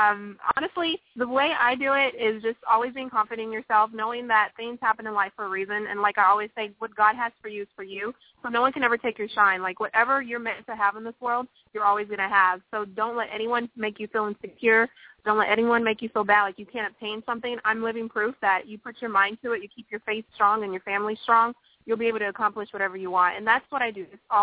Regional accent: Nigeria; born there; because I was born in Nigeria, and she's African as well.

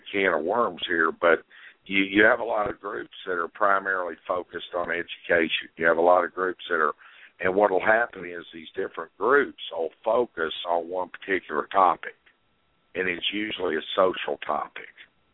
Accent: Iowa, United States; I went to the Tea Party groups in my home state of Iowa prior to the caucuses a couple of years ago.

